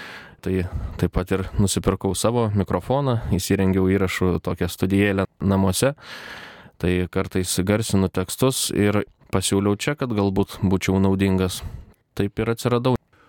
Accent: Panevėžys, Panevėžys County, Lithuania; Esu iš Panevėžio, tai 2010 studijavau Vilniuje

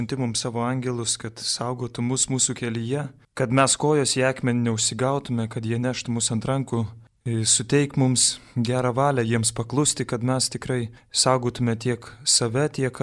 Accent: Vilnius, Vilnius County, Lithuania; vis tiek esu vilnietis ir čia tiek mašinų, tiek kamščių

